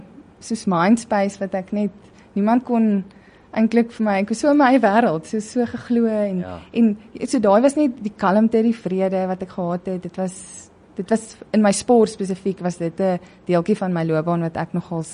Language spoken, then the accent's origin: Afrikaans; Worcester, Western Cape, South Africa; ek kom van Woester af. Toe het ek nou tikkies toe gekom en my rede was, ek het gekom vir atletiek